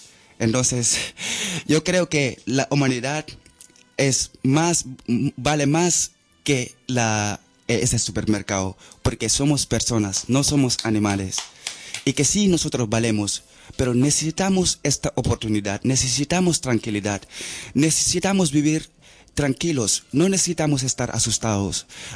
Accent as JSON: {"language": "Spanish", "country": "Gambia", "tie": "born there", "second_language": "Spanish", "said": "No, yo nací en Gambia, nací en África, pero no significa que siempre voy a ser Gambia"}